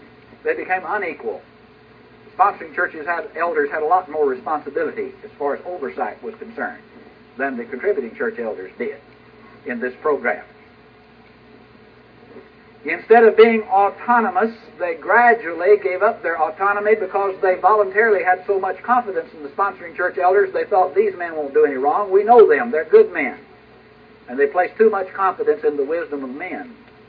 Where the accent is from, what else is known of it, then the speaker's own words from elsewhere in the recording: Texas, United States; of the first congregations to do this was the Broadway Church of Christ in Lubbock, Texas, near my hometown.